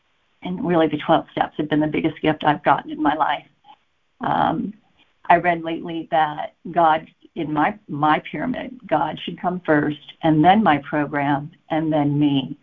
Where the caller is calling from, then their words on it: Santa Barbara, California, United States; I'm calling in from Santa Barbara, California.